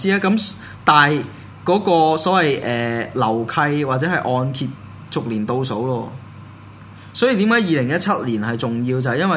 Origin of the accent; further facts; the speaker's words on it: Hong Kong; 我們香港人呢就要積極一點，我們香港人呢就要勇敢一點，